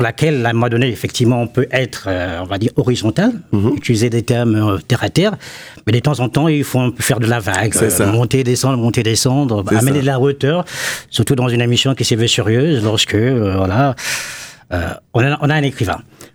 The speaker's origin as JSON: {"language": "French", "country": "Gabon", "also_born_or_lived": "Rouen, France", "lives_now": "Nancy, France", "said": "Je suis écrivain. Je viens du Gabon. J'ai étudié à la fois au Gabon et ici à Nancy. En passant par, on va dire, Rouen."}